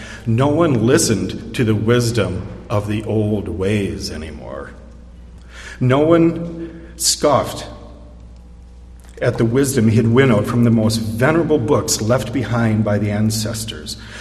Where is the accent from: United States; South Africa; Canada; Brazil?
United States; Detroit, Michigan; I grew up in Detroit. My father worked for Ford Motor Company all his adult life.